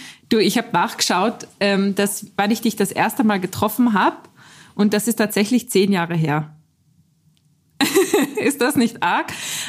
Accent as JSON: {"language": "German", "country": "Austria", "said": "ich bin Österreicherin und es kann schon sein, dass ich im Gespräch ins Österreichische kippe. Ich hoffe nicht ins Kärntnerische, dann versteht man mich nicht mehr."}